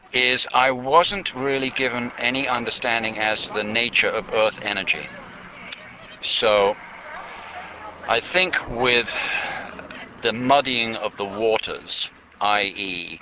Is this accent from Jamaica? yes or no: no; England, United Kingdom; moved away; also born or lived in United States; I lived in the United States for almost 30 years. But I was born in England and raised in England, and I came back about 4 years ago.